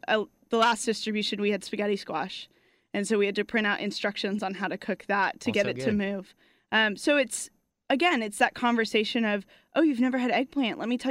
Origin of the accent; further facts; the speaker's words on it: Texas, United States; Definitely. I grew up in Lake Highlands.